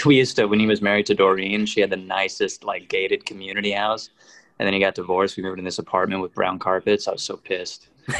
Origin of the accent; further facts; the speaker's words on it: Scottsdale, Arizona, United States; also born or lived in Gilbert; I grew up initially in Gilbert, and then we moved to Scottsdale.